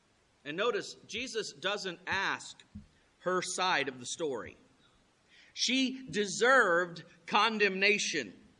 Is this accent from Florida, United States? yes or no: yes; Florida, United States; I grew up in Florida, and fishing is just a part of your life if you grew up in Florida.